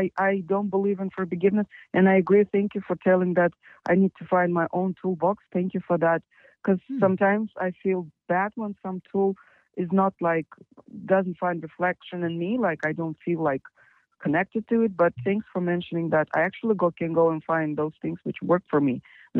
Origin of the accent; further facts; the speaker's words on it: Kazakhstan; I'm from Kazakhstan